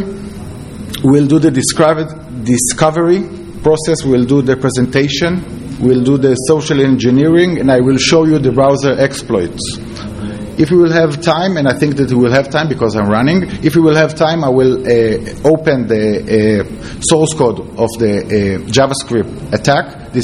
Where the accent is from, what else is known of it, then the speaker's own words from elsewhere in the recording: Israel; I come from Israel. Okay, we are single CD country. We have one XP installation in all Israel.